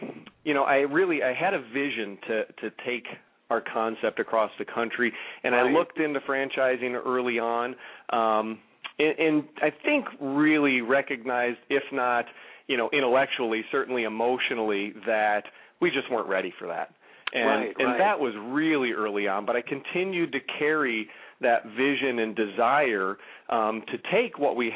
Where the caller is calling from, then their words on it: Lake Zurich, Illinois, United States; I'm calling from our headquarters here in Lake Zurich, Illinois. So we're a northwest suburb of Chicago, about 40 miles outside of the city.